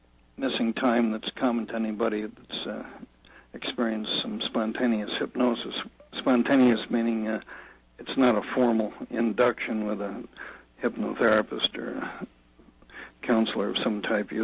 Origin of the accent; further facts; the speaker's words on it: Massachusetts, United States; I'm from Massachusetts, and most of my work was in hospitals and mental health clinics in the greater Boston area.